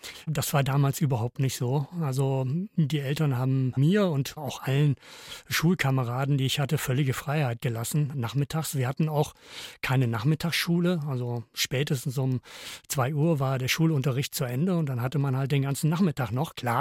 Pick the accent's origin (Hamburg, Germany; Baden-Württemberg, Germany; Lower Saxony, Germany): Lower Saxony, Germany; Sondermühlen; In Sondermühlen, das ist ein ganz kleines Dorf, so damals 300 Einwohner, heute sicher ein bisschen größer. Bei Melle, das ist schon etwas bekannter, bei Osnabrück.